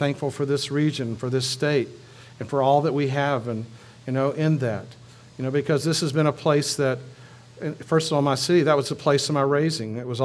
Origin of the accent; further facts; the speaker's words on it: Minden, Louisiana, United States; and I grew up in Minden, and I love Minden, and I was one of the few that got away from Minden.